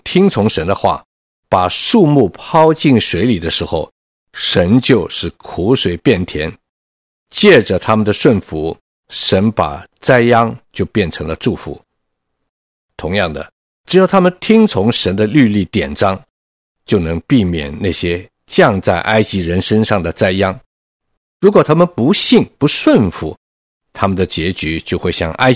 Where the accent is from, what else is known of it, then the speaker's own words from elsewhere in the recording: China; 如果你没有见过我们中国人吃大锅饭的日子